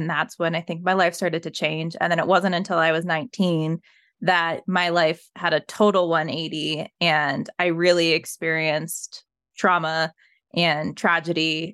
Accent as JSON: {"language": "English", "town": "Evergreen", "region": "Colorado", "country": "United States", "tie": "born or raised there", "said": "So I was raised in Evergreen, Colorado, which I'm not sure if you're familiar with how familiar you are with Colorado, but Evergreen's a very safe suburb. It's in between Denver and like the mountains, very safe suburb."}